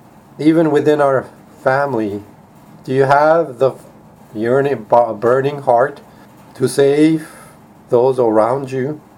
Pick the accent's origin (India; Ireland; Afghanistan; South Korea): South Korea; English is a second language; now in United States; when I came to the States from Korea, I had to go through many difficulties of working and living among the people, struggling against the language barrier